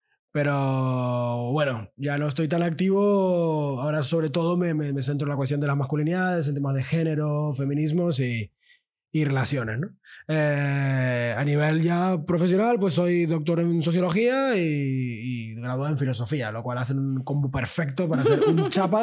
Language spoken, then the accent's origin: Spanish; Argentina; born there; moved away; Soy nacido en Argentina, migrante de toda mi vida de manera involuntaria.